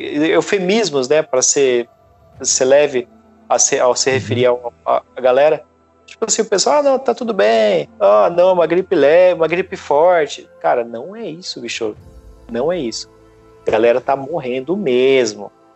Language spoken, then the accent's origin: Portuguese; Brazil; moved away; E hoje o que me preocupa mais, na verdade, sou brasileiro, minha família tá no Brasil, é o que vai acontecer no Brasil daqui a pouco, cara.